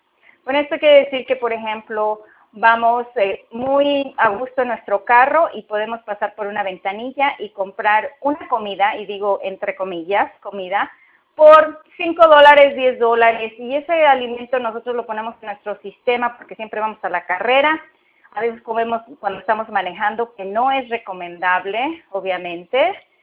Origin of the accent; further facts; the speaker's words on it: Mexico City, Mexico; yo soy de la Ciudad de México, crecí, nací en México